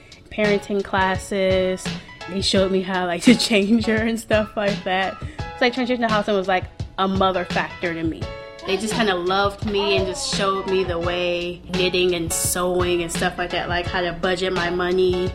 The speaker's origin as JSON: {"language": "English", "town": "Cleveland", "region": "Ohio", "country": "United States", "tie": "born or raised there", "said": "I'm from Cleveland, Ohio. I'm 21 years old and I was born in Metro in Cleveland."}